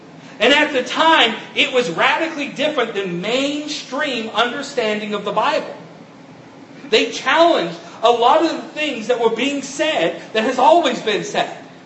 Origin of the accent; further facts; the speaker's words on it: California, United States; I thought growing up in California, I was kind of immune to allergies. And then I moved to Texas